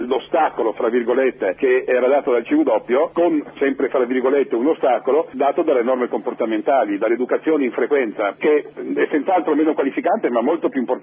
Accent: Trieste, Friuli-Venezia Giulia, Italy; Essendo io triestino lo vedo in maniera particolarmente affettuosa e mi ricordo come 50 anni fa ero in piazza a sventolare la bandiera mentre arrivavano i soldati italiani.

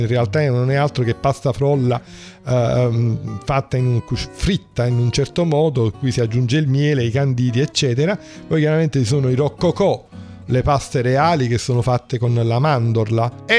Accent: Naples, Campania, Italy; io sono un napoletano, culture, cioè amo la mia città

